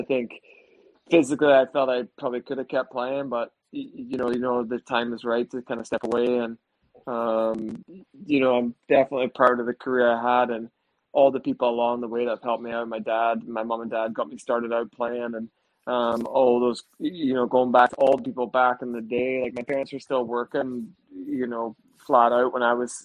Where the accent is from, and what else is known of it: Scotland, United Kingdom